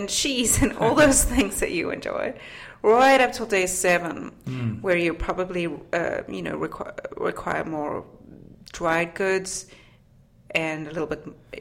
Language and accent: English; South Africa; I grew up in South Africa, where it's basically just one long summer rather than four seasons. And we have a very ingrained tradition of working, cooking on campfires. In fact, my house growing up had an outdoor kitchen